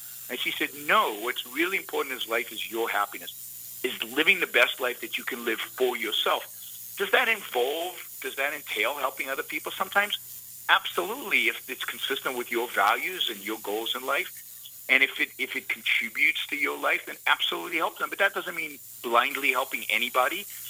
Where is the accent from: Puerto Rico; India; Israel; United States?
Israel; As most kids growing up in Israel in the 1960s and 70s, I was a socialist.